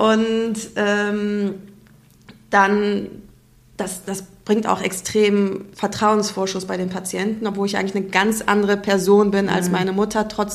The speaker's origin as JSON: {"language": "German", "country": "Germany"}